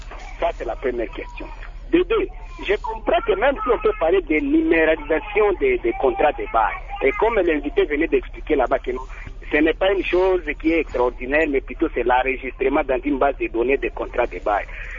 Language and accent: French; Bukavu, South Kivu, DR Congo; Ici chez nous à Bukavu, nous avons plusieurs ménages.